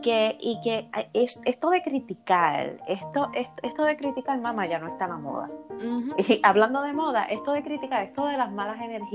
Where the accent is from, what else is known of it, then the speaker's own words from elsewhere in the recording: Puerto Rico; nosotros como puertorriqueños, nosotras como mujeres puertorriqueñas